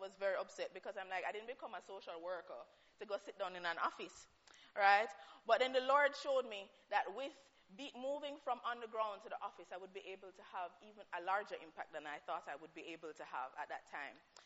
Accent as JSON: {"language": "English", "country": "Jamaica", "moved": "as an adult", "lives_now": "United Kingdom", "said": "Well, I live in Jamaica, now I'm in the UK. Does that mean I'm British? Does it mean I know the way of life of the British? No, I know Jamaica life."}